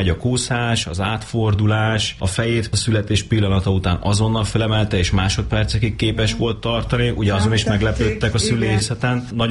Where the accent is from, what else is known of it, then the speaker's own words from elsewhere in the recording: Pécs, Baranya, Hungary; annak ellenére, hogy mind a ketten mi pécsiek vagyunk